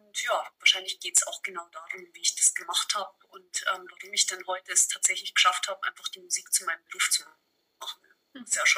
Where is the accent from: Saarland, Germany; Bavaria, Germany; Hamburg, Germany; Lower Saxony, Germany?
Bavaria, Germany; Mainburg; Ich bin aus Mainburg und man kann sagen, ich hatte nicht die einfachste Kindheit.